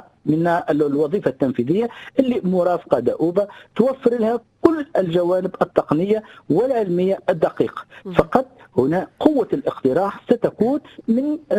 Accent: Tunisia; ونعرف احنا بلادنا تونس غنية

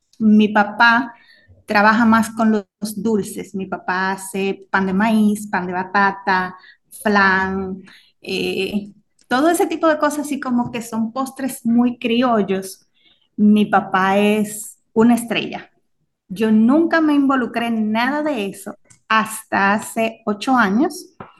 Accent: Hato Mayor del Rey, Hato Mayor, Dominican Republic; yo soy de Hato Mayor del Rey, del pueblo, y soy hija de papá y mamá cocineros.

